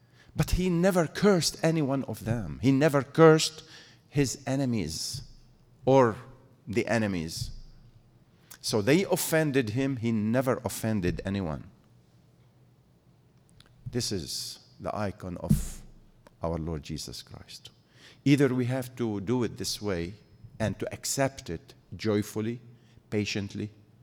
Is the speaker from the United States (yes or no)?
no; Syria; Father George, the priest in my village, now with the troubles in Syria, my family in particular